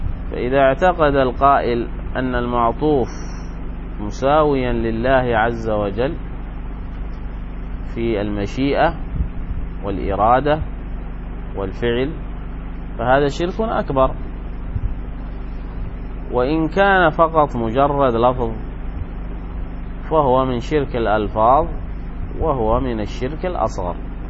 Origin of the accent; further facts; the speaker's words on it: Yemen; يعني عندنا في اليمن